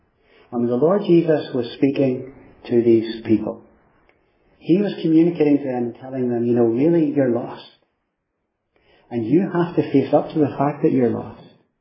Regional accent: Ireland; You can tell from my accent, I come from Ireland

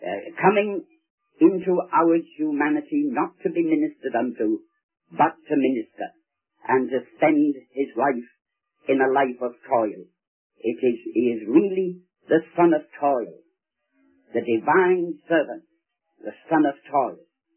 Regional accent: Scotland, United Kingdom

